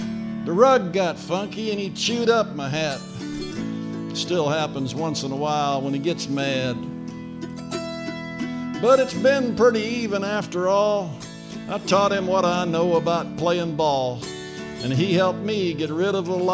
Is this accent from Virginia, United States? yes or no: yes; Virginia, United States; I was raised in Virginia. I live in the Northwest now, but I was raised on the farm. We had all kind of animals.